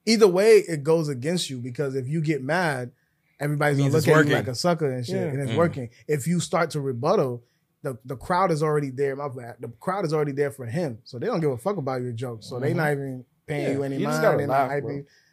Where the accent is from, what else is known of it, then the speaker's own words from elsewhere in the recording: Minnesota, United States; Oh, I'm from Minnesota.